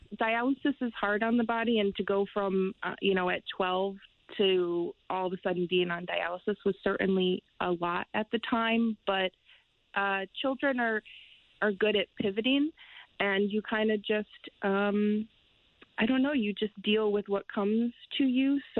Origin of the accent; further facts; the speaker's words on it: Middlebury, Connecticut, United States; I am 33, and I'm from Middlebury, Connecticut.